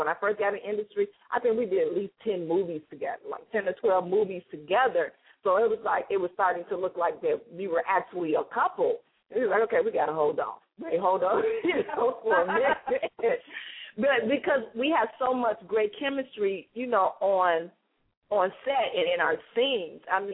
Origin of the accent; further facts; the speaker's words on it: Chicago, Illinois, United States; I'm originally from Chicago.